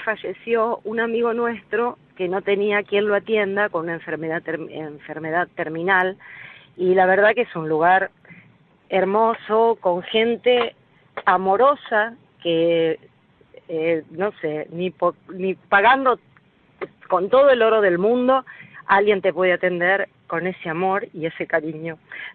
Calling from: Villa Elisa, Argentina; de Villa Elisa

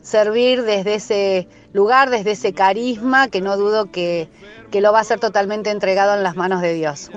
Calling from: Ushuaia, Tierra del Fuego, Argentina; de Ushuaia

